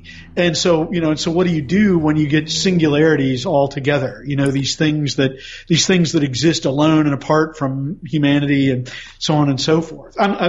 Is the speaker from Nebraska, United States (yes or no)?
no; West Virginia, United States; knowing nothing about me but from the fact that I'm from West Virginia, how much of it will you buy?